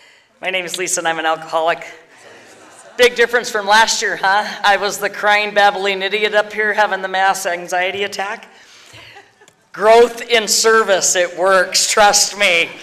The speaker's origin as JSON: {"language": "English", "town": "Libby", "region": "Montana", "country": "United States", "tie": "born or raised there", "said": "So in my small town of Libby, Montana, we have a couple gro"}